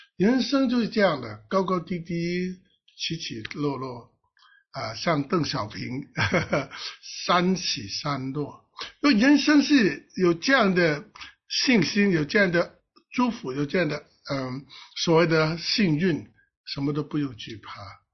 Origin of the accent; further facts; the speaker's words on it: Hong Kong; 我们香港人常说无忧无虑，见一天过一天